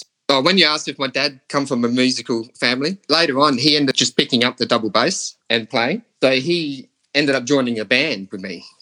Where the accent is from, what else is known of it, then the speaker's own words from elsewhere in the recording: Salisbury East, South Australia, Australia; I was born in Prospect until I was about one. I lived there, and then I grew up in Salisbury East.